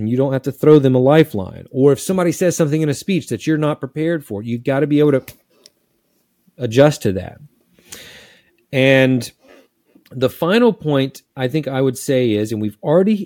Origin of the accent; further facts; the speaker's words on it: North Carolina, United States; I'm from the South. Whenever I meet someone from the South, that's an easy one.